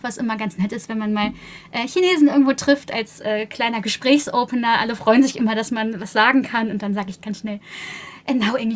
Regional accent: Buxtehude, Lower Saxony, Germany; ich komme ja aus Buxtehude, eine Dreiviertelstunde vor den Toren Hamburgs, so am alten Land gelegen.

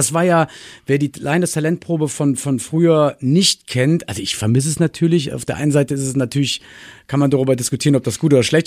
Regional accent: Königswinter, North Rhine-Westphalia, Germany; Ich komme aus Königswinter, Pfingstel aufgewachsen und in Oerlinghofen. Und bei uns war immer der Proberaum zu Hause.

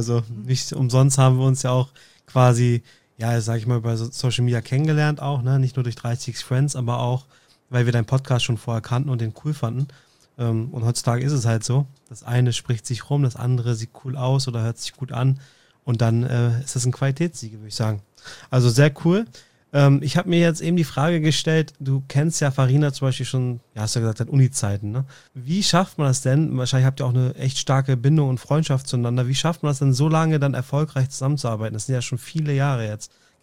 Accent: Northern Germany, Germany; Ich komme aus dem Norden

